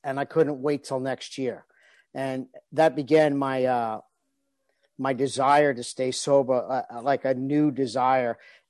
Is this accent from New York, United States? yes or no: yes; New York City, New York, United States; I grew up in Brooklyn, New York. I grew up with an Irish family.